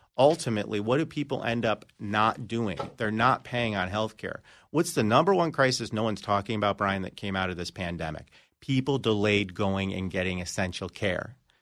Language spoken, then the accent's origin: English; New York, United States; And people – it's funny, and I'm originally from New York.